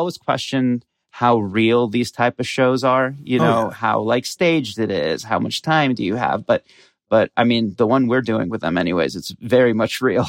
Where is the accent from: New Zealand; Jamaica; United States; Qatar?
Qatar; So my dad's Egyptian, my mom's Bolivian. I grew up in Qatar, in a Brazilian community there, because my mom went to Brazil to study and we have family there.